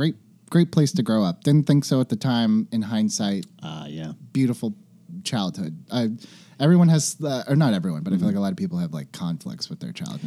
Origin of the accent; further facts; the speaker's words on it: Fresno, California, United States; Fresno, California. Central Valley.